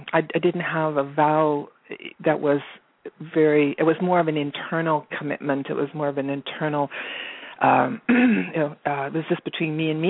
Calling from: Vancouver, British Columbia, Canada; I'm from Vancouver

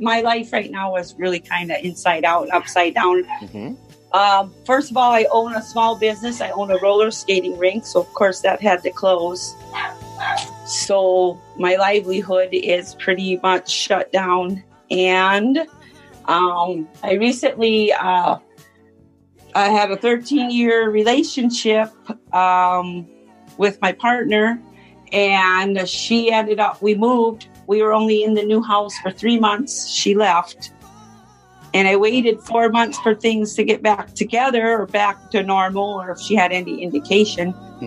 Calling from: Minnesota, United States; Minnesota.

